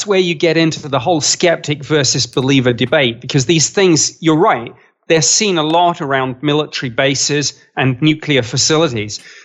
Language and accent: English; United Kingdom; accent: British; well, you're gonna have to get used to my British accent on this show.